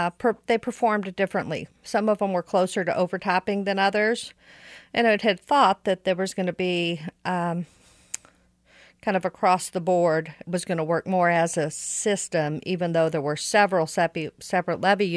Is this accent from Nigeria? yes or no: no; St. Louis, Missouri, United States; As I said, I grew up in St. Louis. I suffered flooding in my own homes on three separate occasions